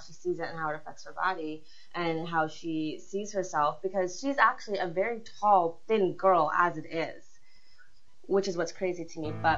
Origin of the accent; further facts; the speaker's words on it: Maine, United States; growing up in Maine, I was always active.